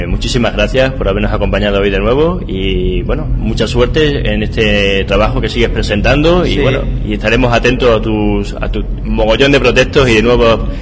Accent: Extremadura, Spain; yo soy extremeño y me gusta tirar para mi tierra.

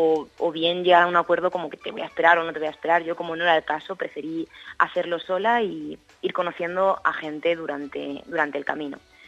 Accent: Requena, Valencian Community, Spain; yo soy de Requena, de Siete Aguas, entonces aquí tenemos una montaña espléndida y casi siempre entreno en montaña.

